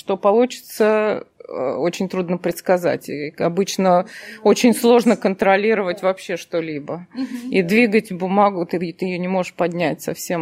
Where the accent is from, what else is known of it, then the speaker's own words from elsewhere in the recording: Moscow Oblast, Russia; Ну, поскольку я из России, из Подмосковья изначально, ну и Москва, Московская область